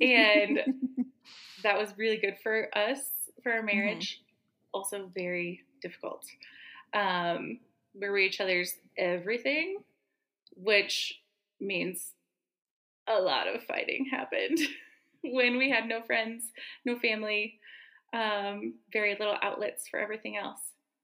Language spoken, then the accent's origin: English; Louisville, Colorado, United States; So I grew up in Colorado, born and raised. Pretty much it was all I knew until I graduated high school. I was born in Boulder and lived outside of Boulder in a small town, Lewisville, until I was 18.